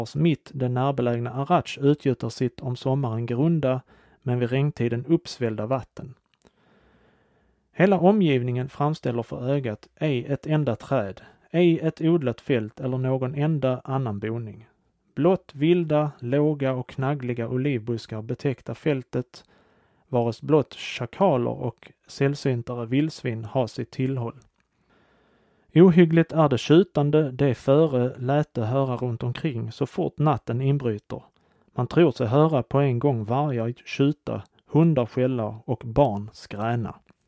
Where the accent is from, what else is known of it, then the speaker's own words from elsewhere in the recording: Skåne, Sweden; accent: Scanian; min skånska röst